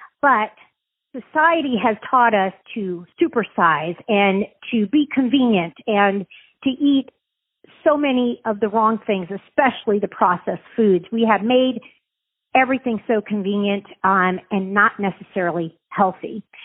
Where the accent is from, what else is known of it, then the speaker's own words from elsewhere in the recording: East Coast, United States; Well, first of all, I'm Italian, and I love to eat. I'm from the East Coast, and everything was about food.